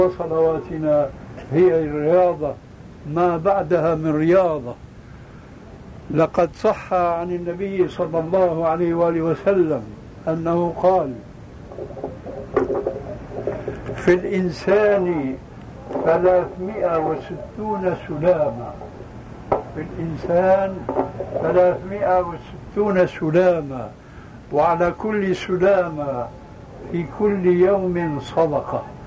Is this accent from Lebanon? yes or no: no; Syria; يقولون: عندنا في سوريا كالحردون في حيوان في البرية